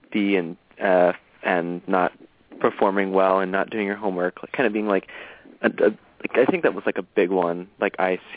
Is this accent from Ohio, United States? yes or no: yes; Lima, Ohio, United States; I'm from Lima, Ohio.